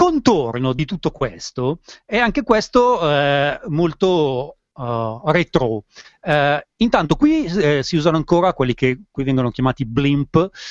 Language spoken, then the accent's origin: Italian; Bedonia, Emilia-Romagna, Italy; Sono cresciuto a Bedonia.